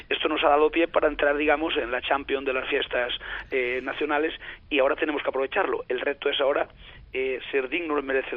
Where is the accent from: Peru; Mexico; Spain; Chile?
Spain; Galicia; first language Galician; Spanish is a second language; Porque yo también, como soy gallego parlante, cuando hablo, yo pienso en gallego.